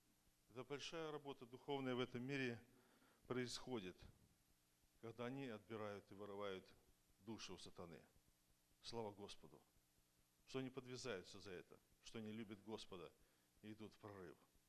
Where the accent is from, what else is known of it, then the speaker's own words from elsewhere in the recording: Tacoma, Washington, United States; я из Такомы.